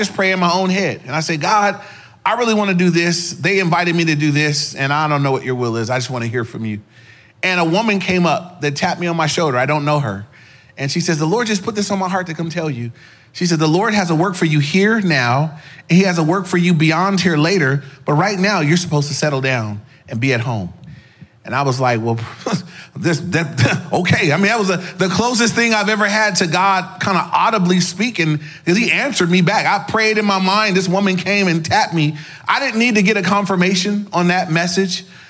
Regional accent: Inglewood, California, United States; And I grew up in the city. I grew up in Inglewood.

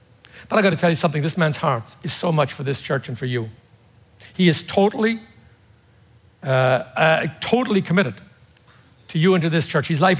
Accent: United States; I'm an American, by the way, just so you know.

